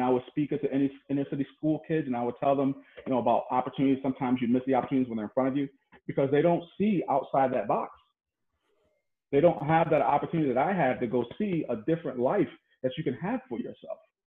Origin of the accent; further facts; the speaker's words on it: Syracuse, New York, United States; when I say I come from Syracuse, that's the country